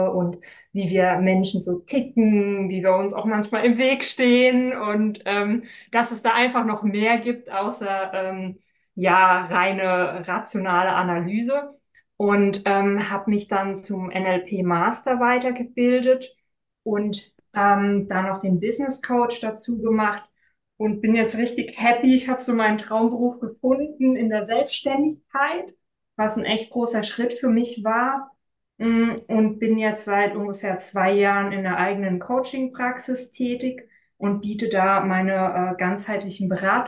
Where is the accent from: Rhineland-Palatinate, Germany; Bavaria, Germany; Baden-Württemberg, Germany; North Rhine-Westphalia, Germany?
Rhineland-Palatinate, Germany; ich bin 36 Jahre alt, ich komme gebürtig aus dem Rheinland-Pfalz, bin da sehr ländlich und schön aufgewachsen und mich hat es dann irgendwann in die Stadt gezogen.